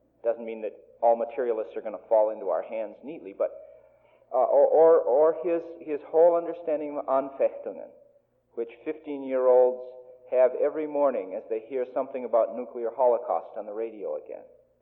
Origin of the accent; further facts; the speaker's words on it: Fort Dodge, Iowa, United States; I was born and raised in Fort Dodge.